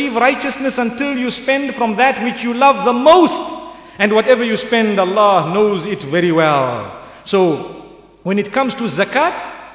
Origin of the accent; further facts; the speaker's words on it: Zimbabwe; I know in my case, I come from Zimbabwe, where we deal in many currencies